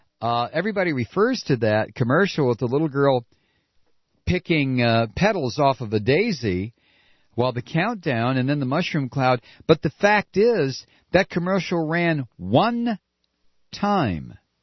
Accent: Ohio, United States; Yeah, I'm from Ohio, too, Nancy.

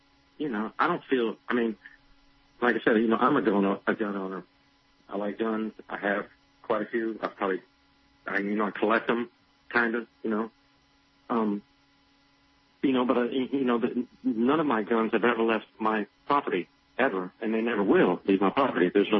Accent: Alabama, United States; You know, I used to, you know, I grew up in Alabama, Stan.

